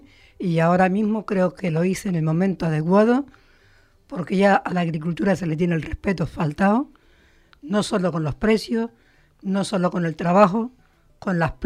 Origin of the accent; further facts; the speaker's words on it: Canary Islands, Spain; porque somos canarios y tenemos que mirar por ella, sobre todo por la prosperidad, por el futuro y por el cariño que se le tiene que tener a nuestras islas